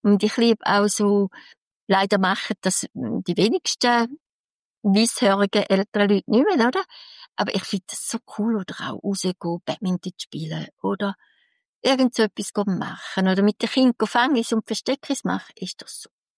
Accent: St. Gallen, Switzerland; Für mich, als St. Galler, ist das natürlich, bei uns hat es das nicht so gegeben.

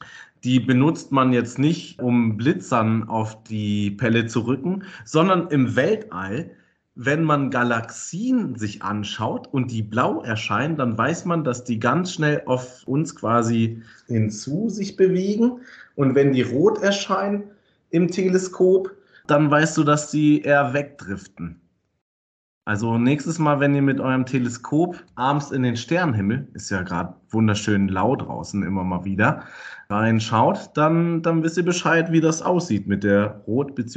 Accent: Hamburg, Germany; Weißt du, da macht man als Hamburger dann die Grenze.

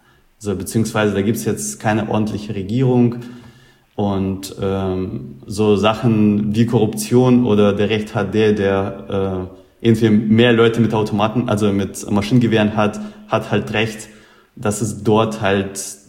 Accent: Russia; als Russe

